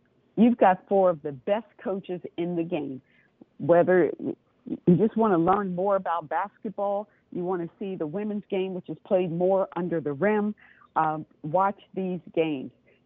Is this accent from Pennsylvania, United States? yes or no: yes; Philadelphia, Pennsylvania, United States; I grew up outside of Philadelphia as a child, played on Villanova's campus.